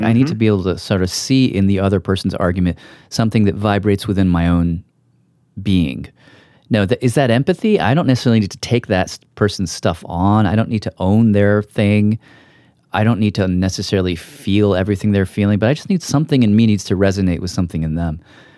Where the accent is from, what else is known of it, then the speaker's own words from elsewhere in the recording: United States; And I felt like I should, just as an American citizen.